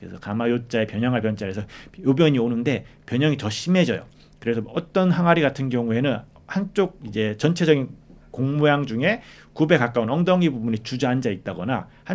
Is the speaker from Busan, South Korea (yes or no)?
yes; Busan, South Korea; 고향이 부산인데 부산 내려와서 한 2년 정도 작업실을 했었는데